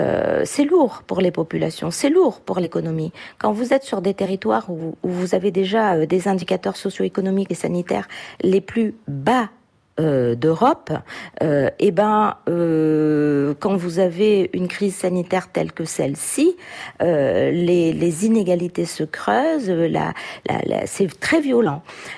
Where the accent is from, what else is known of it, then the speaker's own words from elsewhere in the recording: Réunion; Alors, la situation chez nous à La Réunion, les chiffres sont différents